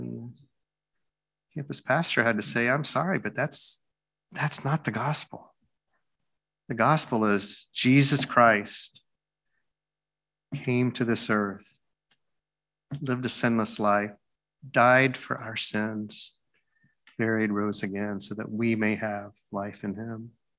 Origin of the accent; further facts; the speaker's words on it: Deep South, United States; I grew up in the Deep South in the 60s, and segregation was still in effect in places.